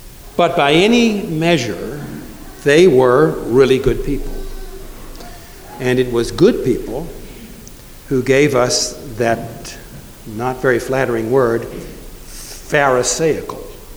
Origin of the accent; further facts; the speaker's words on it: Shelbyville, Kentucky, United States; because I grew up in Shelbyville, and Cincinnati is about as close to Shelbyville as I've lived in the last 50 some odd years.